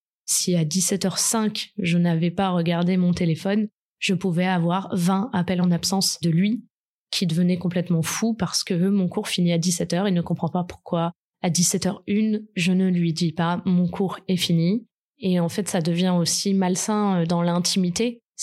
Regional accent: Provence-Alpes-Côte d'Azur, France; J'ai 18 ans, je suis en terminale. Voilà, donc je viens de la Côte d'Azur

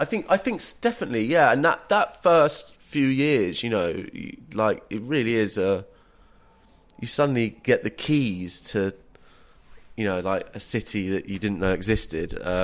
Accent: England, United Kingdom; I think as a English middle class man, which I always struggle to define myself as, I still feel like a boy.

